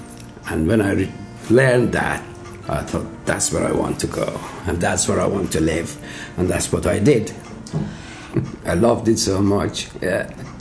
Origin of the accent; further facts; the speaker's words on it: Iran; English is a second language; now in Ireland; I'm from Iran.